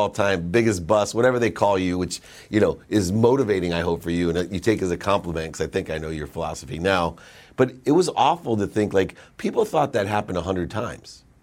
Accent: San Diego, California, United States; You know, I'm from San Diego.

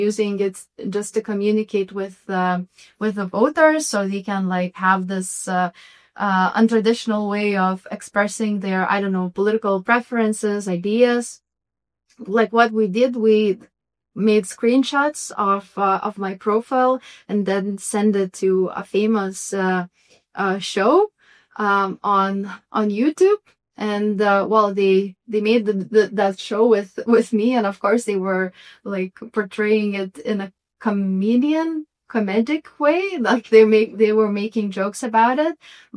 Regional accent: Vilnius, Vilnius County, Lithuania; English is a second language; Well, since I'm coming from Lithuania and I'm as well from Vilnius, I want to spread the word about Lithuanian culture.

